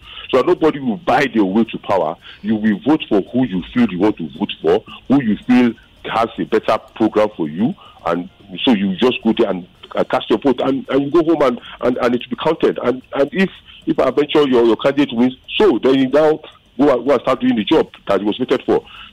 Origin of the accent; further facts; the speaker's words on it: Benin City, Edo, Nigeria; Unfortunately, that's my hometown.